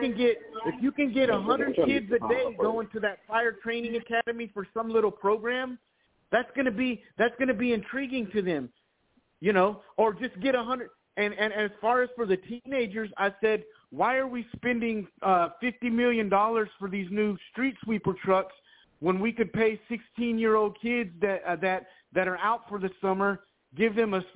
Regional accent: Blue Mound, Texas, United States; moved away; also born or lived in California; I was born at JPS. I grew up in Blue Mound, and then I moved to California, but my biography is irrelevant.

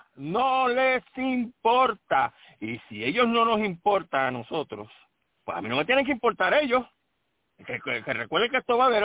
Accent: Puerto Rico; nosotros tres tenemos algo en común. Uno, somos puertorriqueños.

